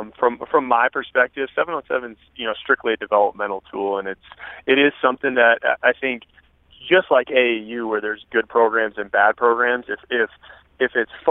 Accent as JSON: {"language": "English", "town": "Eugene", "region": "Oregon", "country": "United States", "tie": "born or raised there", "said": "I grew up in Eugene and in the Northwest, you know, playing football."}